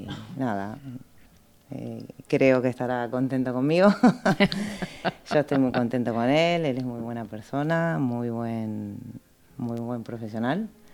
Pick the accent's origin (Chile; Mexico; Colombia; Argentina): Argentina; moved away as an adult; now in Spain; yo soy argentina, pero vivo aquí ya media vida mía. Me vine muy joven.